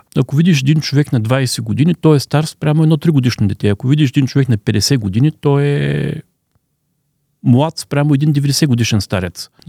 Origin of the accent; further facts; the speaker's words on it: Veliko Tarnovo, Veliko Tarnovo Province, Bulgaria; Роден съм в Велико Търново, там съм отраснал, там съм учил.